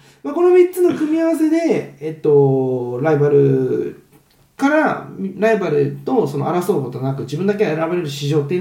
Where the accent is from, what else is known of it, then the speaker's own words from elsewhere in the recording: Niigata, Japan; まあ、僕の出身が新潟県なんで、新潟県出身で